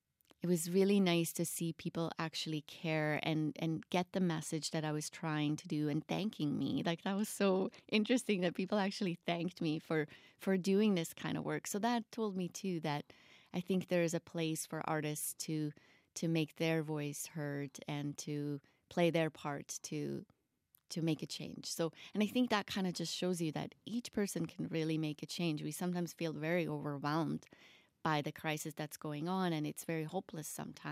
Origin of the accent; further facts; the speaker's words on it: Switzerland; growing up in Switzerland, we do not have polar bears there.